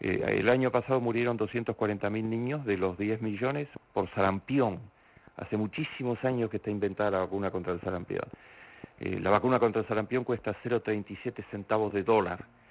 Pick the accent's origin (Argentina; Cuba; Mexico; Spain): Argentina; En mi país, la Argentina, es el quinto productor de alimentos del mundo.